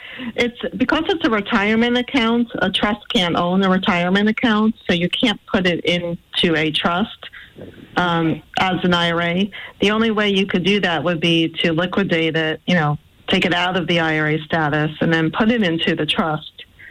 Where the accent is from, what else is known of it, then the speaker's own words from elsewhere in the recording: Massachusetts, United States; I picture a giant lobster claw, but maybe that's because I'm from Massachusetts.